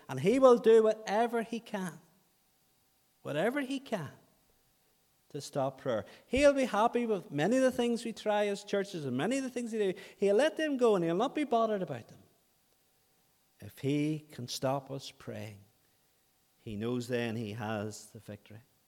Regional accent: Ahoghill, Northern Ireland, United Kingdom; We're from Ahochel, we're from County Antrim.

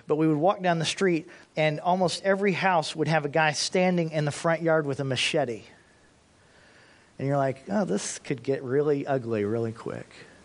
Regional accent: Indianapolis, Indiana, United States; I grew up in Indianapolis, Indiana.

